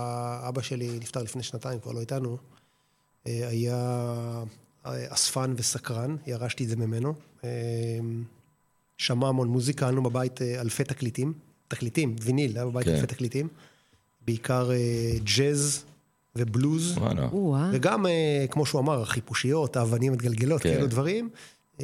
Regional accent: Geva, Northern District, Israel; אז אני אספר על הילדות שלי בקיבוץ

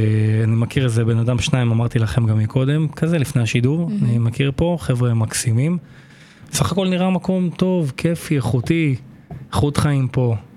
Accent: Netanya, Central District, Israel; אני נולדתי, גדלתי בנתניה כל חיי, עוד מהימים שאימא השריצה אותי אי שם בלניאדו. אז כן, יש לי לויאליות מאוד גדולה לעיר שלי

